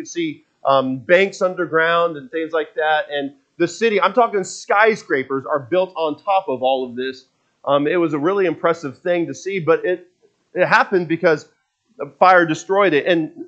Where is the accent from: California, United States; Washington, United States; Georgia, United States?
Washington, United States; Seattle; And there was a Seattle fire. I grew up in Seattle.